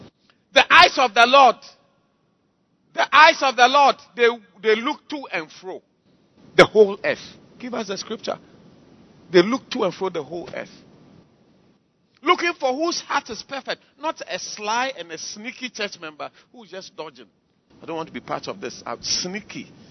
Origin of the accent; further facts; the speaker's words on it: Ghana; That I'm part of this, I agree to this constitution, that makes me a part of this, I am a Ghanaian.